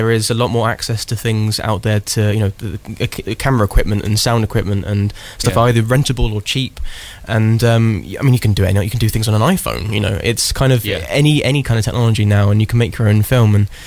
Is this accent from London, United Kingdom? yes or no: no; Reading, South East England, United Kingdom; I'm originally from Reading